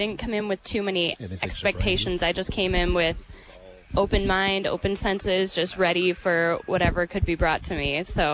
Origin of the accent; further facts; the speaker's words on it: Coon Rapids, Minnesota, United States; I'm from Coon Rapids, Minnesota. I'd like to say hello to my mom out in Coon Rapids and my brother out in Bloomington.